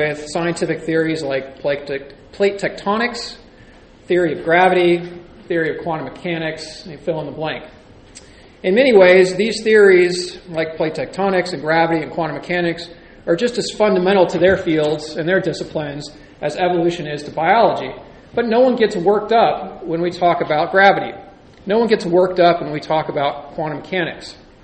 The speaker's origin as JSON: {"language": "English", "town": "San Jose", "region": "California", "country": "United States", "tie": "born or raised there", "said": "I came from the Bay Area. I grew up in San Jose."}